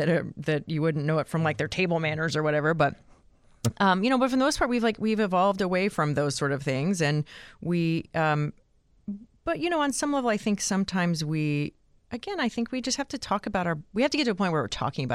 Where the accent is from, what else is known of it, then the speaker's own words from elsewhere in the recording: the South, United States; Yes, but I am from the South.